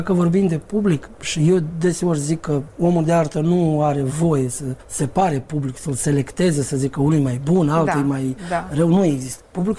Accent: Moldova; se găsesc oameni în România, aici vreau să spun, oameni care nu neapărat că au un sentiment aparte față de noi, moldovenii

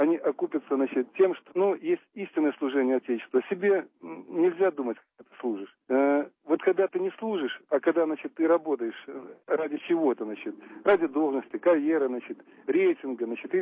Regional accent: Belarus; чтобы мы всегда понимали, что мы белорусы, мы люди, мы человеки.

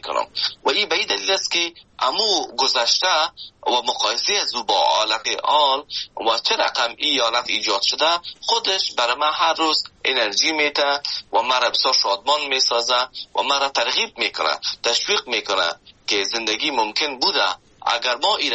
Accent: Afghanistan; now in Canada

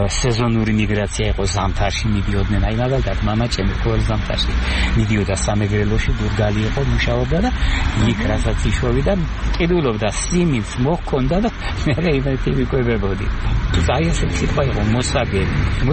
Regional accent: Ambrolauri, Racha-Lechkhumi and Kvemo Svaneti, Georgia; ამბროლაურში და დავდივარ შაბათში. 4-4 ოჯახი არის მუდმივი იმ ჩემს უბანში. და არის ერთი უბანი, სადაც მე დავიბადე.

